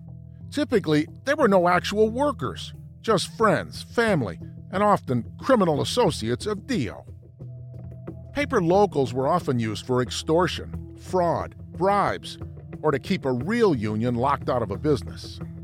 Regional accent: New York, United States; Now, I grew up in New York.

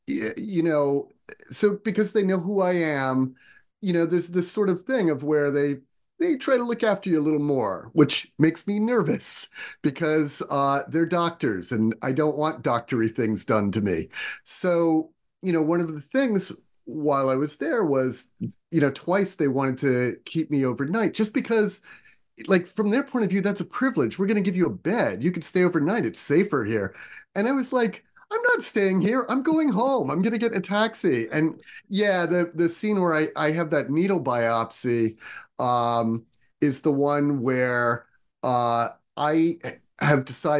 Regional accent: New York, United States; I am a New Yorker. We ride the subway.

